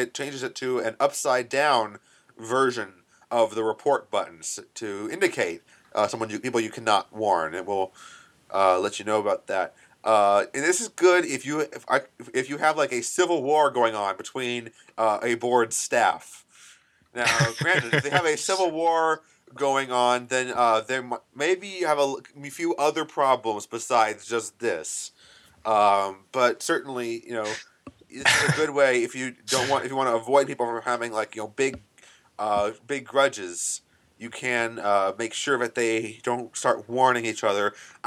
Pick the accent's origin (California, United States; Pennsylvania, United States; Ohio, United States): California, United States; I'm a Californian.